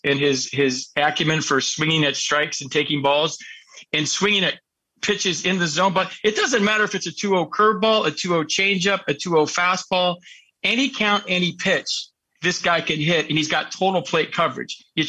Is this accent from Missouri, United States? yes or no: no; San Francisco, California, United States; We came into town to play the Giants. It's my hometown. So first of all, when you're playing in your hometown, you got tickets. You got your sixth grade science teacher coming.